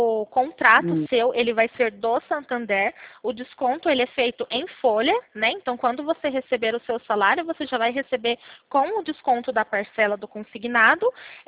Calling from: São Paulo, Brazil; De São Paulo.

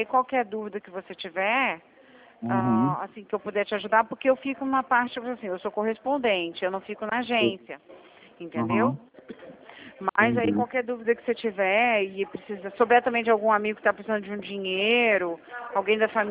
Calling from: Mogi Guaçu, São Paulo, Brazil; Eu estou falando de Mogi Guaçu.

